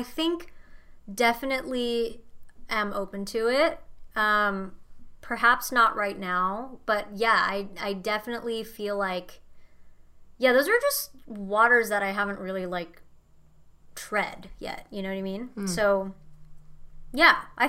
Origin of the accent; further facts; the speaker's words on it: Indonesia; because I grew up, I was born and raised in Indonesia, right?